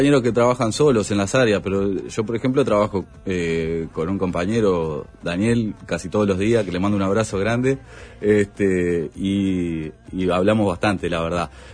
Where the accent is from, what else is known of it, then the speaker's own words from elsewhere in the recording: Montevideo, Uruguay; No. No, yo soy de Sayago.